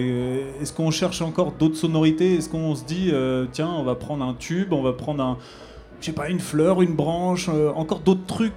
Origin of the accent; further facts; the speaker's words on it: Rouen, Normandy, France; on est d'accord, on est de Rouen, ok, il n'y a pas de souci.